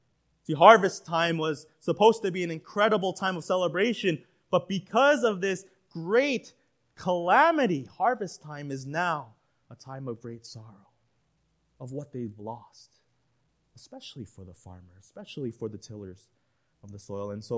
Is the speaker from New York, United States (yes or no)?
yes; Staten Island, New York, United States; When September 11th happened, growing up in Staten Island, I still remember the panic in my high school.